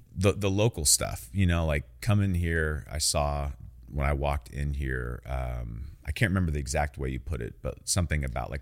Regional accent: Sacramento, California, United States; I'm from Sacramento, California, man, where some of the most brilliant minds, the most creative talents, the greatest business minds, we're here.

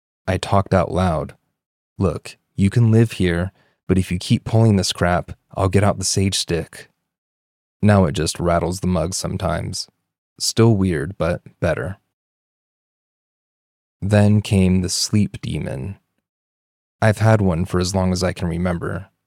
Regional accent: Wyoming, United States; I live in Southern California. I'm from Wyoming. I know what cold feels like, and this place is unnaturally cold.

